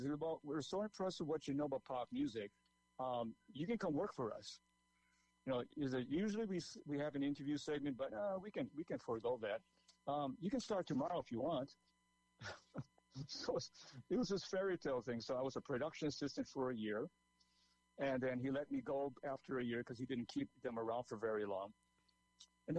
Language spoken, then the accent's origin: English; Hilo, Hawaii, United States; I grew up in Hilo, Hawaii, and in the seventh grade, from January 1975, I started sitting down and listening to American Top 40 3 hours every Saturday night.